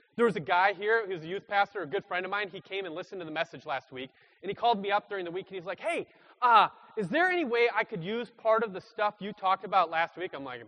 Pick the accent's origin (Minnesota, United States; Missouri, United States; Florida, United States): Minnesota, United States; born there; now in Iowa, United States; So I used to live in Minnesota. I was born in Minnesota. And then over time, I moved and I now live in Iowa.